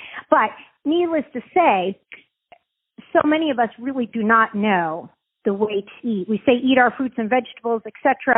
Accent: East Coast, United States; Well, first of all, I'm Italian, and I love to eat. I'm from the East Coast, and everything was about food.

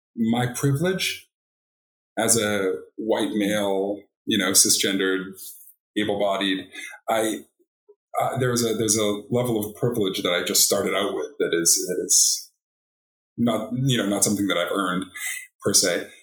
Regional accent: Boston, Massachusetts, United States; now in Oregon, United States; I'm from the East Coast, from Boston. And until I moved to Oregon about 10 years ago

